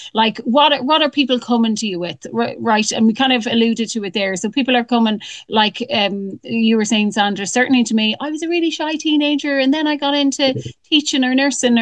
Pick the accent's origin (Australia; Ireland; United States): Ireland; I'm Irish and a Catholic. So like, hello, I ate shame for breakfast.